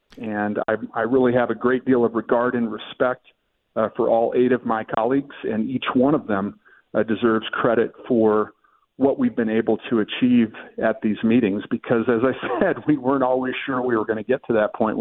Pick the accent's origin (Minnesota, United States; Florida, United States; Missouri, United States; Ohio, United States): Ohio, United States; Athens; You know, I loved growing up in Athens. It's in the foothills of the Appalachians. It is absolutely resplendent with fall color.